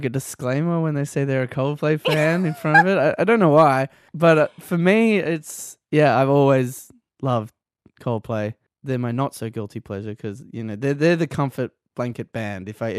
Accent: Canberra, Australian Capital Territory, Australia; Been in Canberra my whole life, and you know, it's a very homebody type of town.

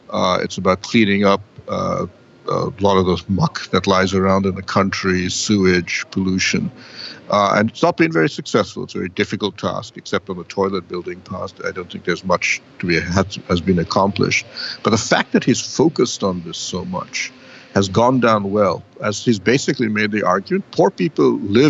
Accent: Kolkata, West Bengal, India; It comes to my hometown. It's based in my hometown of Calcutta.

